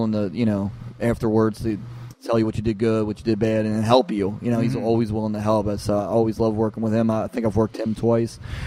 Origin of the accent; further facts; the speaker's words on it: Baltimore, Maryland, United States; Here in Baltimore.